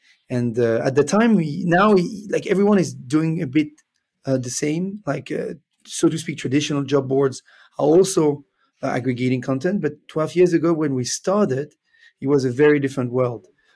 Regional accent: Switzerland; English is a second language; Originally, I'm from Switzerland. I'm now based in Lausanne.

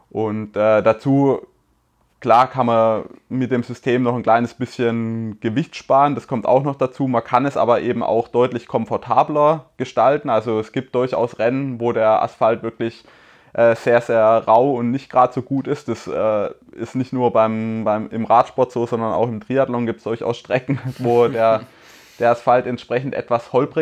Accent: Baden-Württemberg, Germany; irgendwelche Drecks-Fuzinalsträßle, wie man bei uns im Schwabenland sagt.

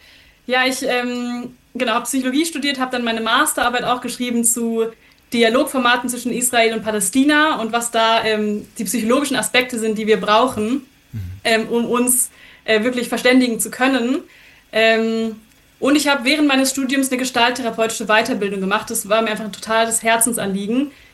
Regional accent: Germany; also born or lived in Switzerland; ich bin in der Schweiz geboren, in Deutschland groß geworden, aber eben sehr stark von meiner Mutterseite, auch afghanischen Seite, auch beeinflusst.

